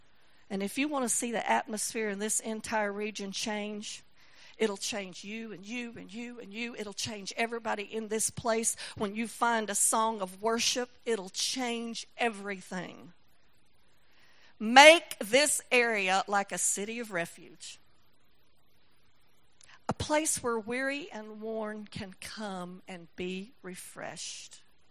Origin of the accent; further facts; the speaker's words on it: Louisiana, United States; accent: Louisiana; Now, my accent's from Louisiana, and you can tell.